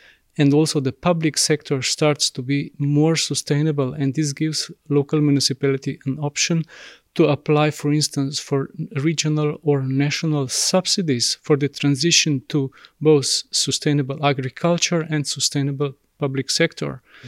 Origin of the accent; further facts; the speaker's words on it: Slovenia; I'm coming from Slovenia, and there we talk with one actually municipality called Laško